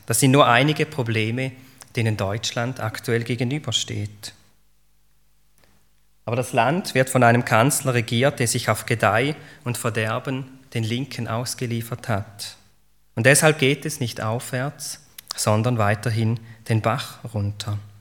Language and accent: German; Switzerland; Da halte ich mich als Schweizer sowieso raus.